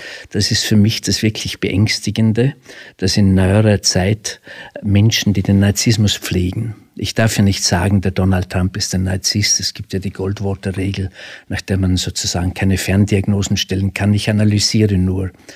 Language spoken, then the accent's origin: German; Vorarlberg, Austria; accent: Alemannic; ich bin jetzt über Nacht angereist von Vorarlberg nach Graz. Sie hören aus meinem Dialekt, ich bin Alemanne.